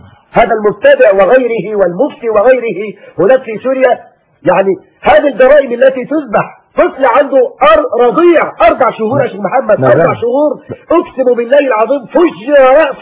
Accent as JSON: {"language": "Arabic", "country": "Egypt", "said": "احفظ بلدنا مصر"}